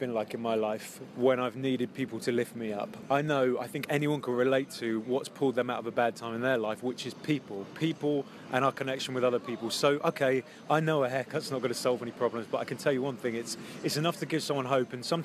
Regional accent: London, United Kingdom; I'm from London

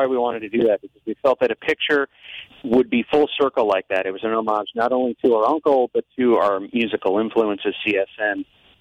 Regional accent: Sugarloaf, New York, United States; now in Monroe, United States; No, 16 years. Born and raised in Sugarloaf, as were my other brothers.

